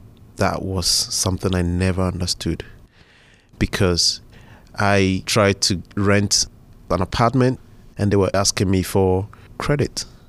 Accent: Tema, Greater Accra, Ghana; born there; I was born in Ghana in a city called Tema. Ghana is in West Africa.

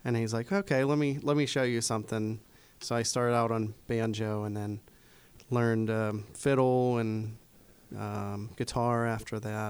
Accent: Jefferson Hills, Pennsylvania, United States; Jefferson Hills area, but I spent a lot of time up in Huntingdon, PA, at my grandparents' place.

